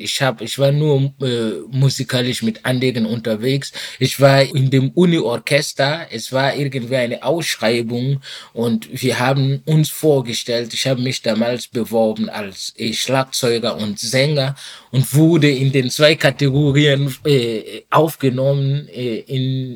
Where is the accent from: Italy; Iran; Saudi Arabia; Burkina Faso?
Burkina Faso; first language Mooré; German is a second language; dann spreche ich Moré, meine Muttersprache, Französisch als Amtssprache in Burkina Faso und Deutsch.